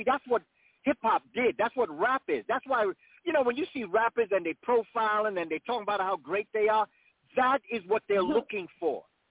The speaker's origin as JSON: {"language": "English", "town": "New York City", "region": "New York", "country": "United States", "tie": "born or raised there", "said": "I'm a New Yorker. I was raised here."}